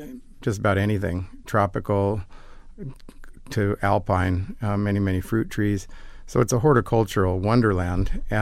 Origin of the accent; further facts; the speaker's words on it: Newport Beach, California, United States; I grew up here in Newport Beach. I surfed and hiked and played around outdoors in my whole childhood and youth.